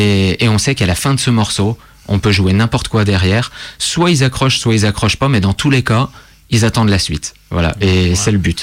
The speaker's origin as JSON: {"language": "French", "country": "France", "said": "je suis français au départ."}